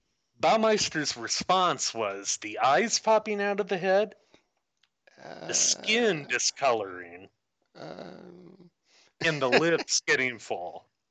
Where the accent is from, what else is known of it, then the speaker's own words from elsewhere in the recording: Midwest, United States; I am a Midwesterner myself, although I'm not from Indiana. I'm from not horribly far, I guess.